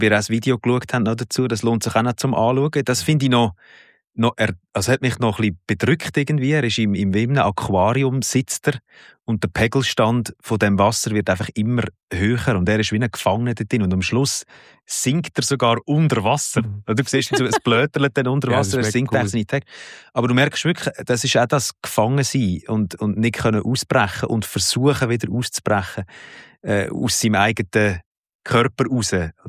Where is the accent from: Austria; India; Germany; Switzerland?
Switzerland; Aargau; Ich als Aargauer würde es mit E schreiben.